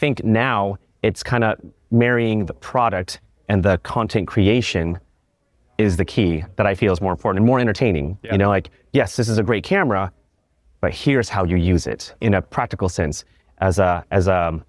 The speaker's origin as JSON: {"language": "English", "country": "Philippines", "said": "For one, I'm Filipino, so I love being on camera."}